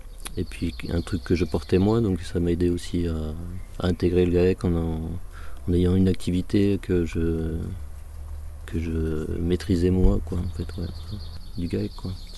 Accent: Bourgogne-Franche-Comté, France; je suis originaire de Bourgogne

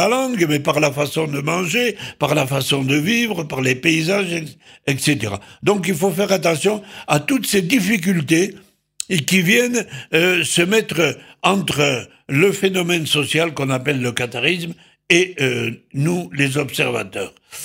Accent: south of France, France; Et le tourisme est surtout chez nous, dans le Midi.

